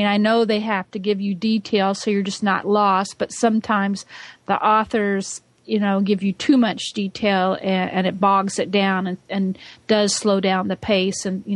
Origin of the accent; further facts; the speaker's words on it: Georgia, United States; from Georgia.